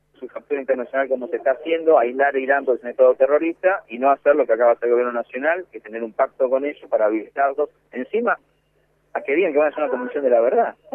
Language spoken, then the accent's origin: Spanish; Argentina; Pero te lo digo no como referente de la comunidad judía, sino como argentino.